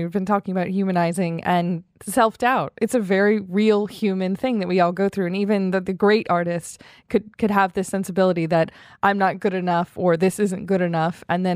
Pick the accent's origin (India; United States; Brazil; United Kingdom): United States; I'm American